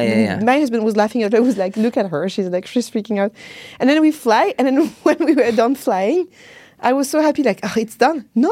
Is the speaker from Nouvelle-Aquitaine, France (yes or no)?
no; Paris, Île-de-France, France; English is a second language; I really relate to this because I grew up in Paris